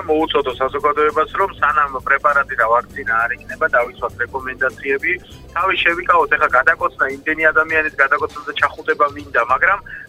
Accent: Batumi, Adjara, Georgia; ეხა ბათუმში დავიბადე, ბათუმში გავიზარდე, მიყვარს ჩემი ქალაქი, მიყვარს ჩემი კუთხე, ჩემი აჭარა

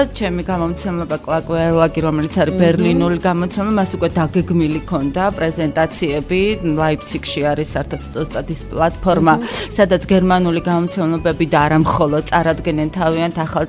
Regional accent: Kutaisi, Imereti, Georgia; ქალაქი მაშინ ეს ქუთაისი სადაც მე ვიზრდებოდი იყო ესეთი მოკეთან

